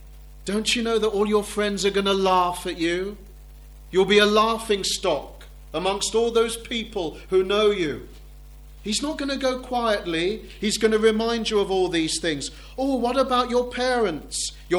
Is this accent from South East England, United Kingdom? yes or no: yes; South East England, United Kingdom; now in London, United Kingdom; I'm not from London originally. I'm from the south of England, from Hampshire. I grew up near Portsmouth, in between Portsmouth and Southampton, in quite a small village.